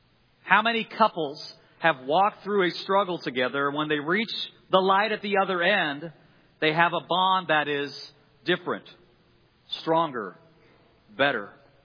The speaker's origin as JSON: {"language": "English", "region": "Iowa", "country": "United States", "said": "Now, I had not wrestled in a long time, but I'm from Iowa. It had to be in my blood, right?"}